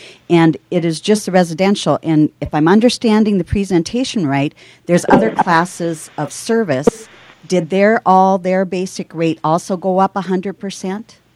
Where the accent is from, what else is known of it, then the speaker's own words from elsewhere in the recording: Mandan, North Dakota, United States; I'm from Mandan, North Dakota.